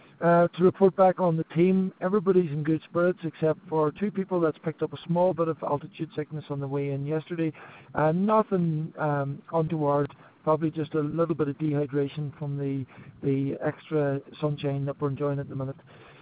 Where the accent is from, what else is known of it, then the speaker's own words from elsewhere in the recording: Ireland; It was a bit of a surreal experience being here as an Irishman.